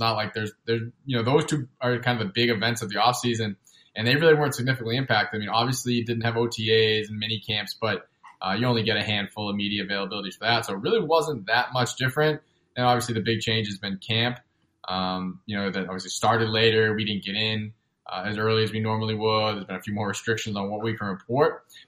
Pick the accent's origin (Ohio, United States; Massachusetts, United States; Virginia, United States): Massachusetts, United States; Boston; moved away as an adult; now in New York, United States; But basically, I'm from the Boston area. I graduated from UMass in 2006. I got my foot in the door at the Boston Herald and kind of worked my way up there. I was there for 6 years. Moved to New York in 2012